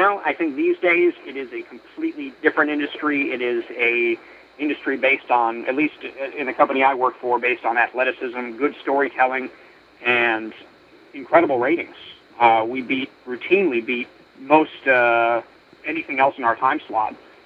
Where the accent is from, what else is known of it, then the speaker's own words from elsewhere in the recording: Minneapolis, Minnesota, United States; born there; also born or lived in Fort Dodge; I was born in Minneapolis. I spent a good deal of time in Fort Dodge, I believe 4 years to be exact.